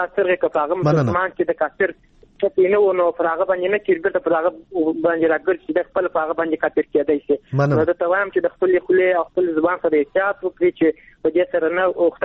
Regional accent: Kandahar, Afghanistan; له کندهار ولایت څخه یو تن محصول یم

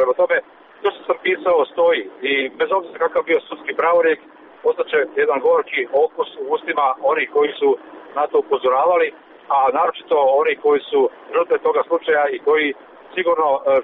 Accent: Croatia; pravosuđe kod nas u Hrvatskoj stvarno nepredvidivo

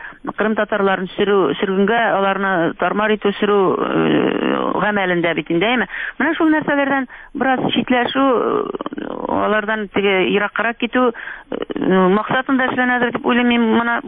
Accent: Bashkortostan, Russia; Мин Кырым татары түгел, мин Башкортстаннан килгән, Казанда укыдым

